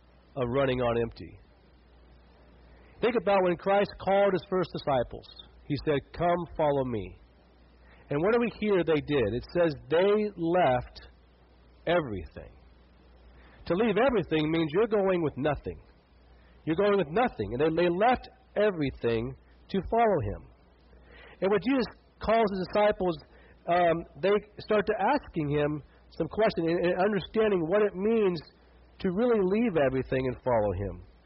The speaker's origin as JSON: {"language": "English", "region": "Montana", "country": "United States", "said": "I went to school at York College and I was from Montana. And it was an 850-mile trip from northeast Montana to York, Nebraska, where I went to college."}